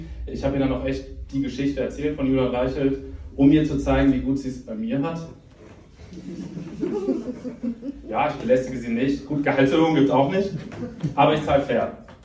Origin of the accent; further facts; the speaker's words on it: Cologne, North Rhine-Westphalia, Germany; ich komme aus Köln